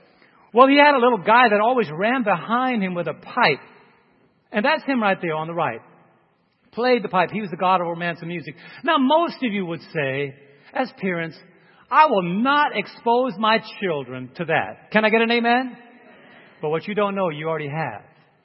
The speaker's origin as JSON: {"language": "English", "town": "Brooklyn", "region": "New York", "country": "United States", "said": "I'm from Brooklyn. That's a setup."}